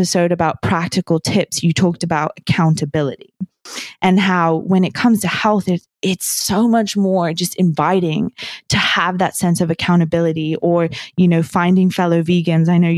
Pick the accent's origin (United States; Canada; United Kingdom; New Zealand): New Zealand; I grew up in New Zealand